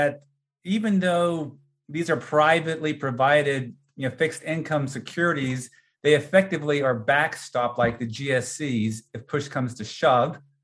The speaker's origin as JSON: {"language": "English", "country": "United States", "said": "But the flip side of that is the dollar is the dominant currency. As an American, I love that."}